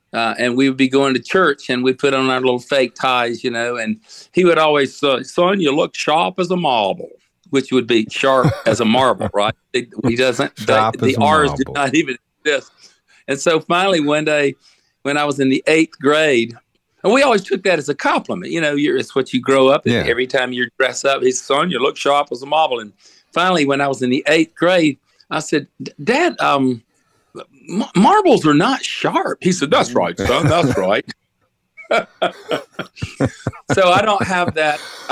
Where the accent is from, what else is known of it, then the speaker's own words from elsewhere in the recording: the South, United States; accent: Southern; Incidentally, can you understand my Southern accent okay?